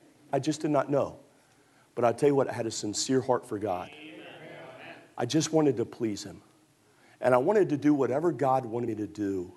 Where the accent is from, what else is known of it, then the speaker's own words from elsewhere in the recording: Baltimore, Maryland, United States; born there; So I was born in Baltimore City. I want to go back to the city.